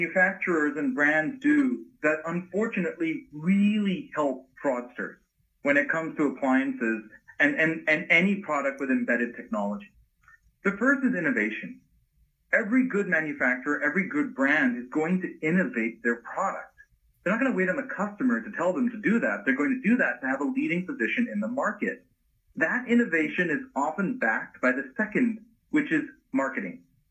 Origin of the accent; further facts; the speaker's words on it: Hong Kong; I'm an Indian who grew up in Hong Kong, right next door to China.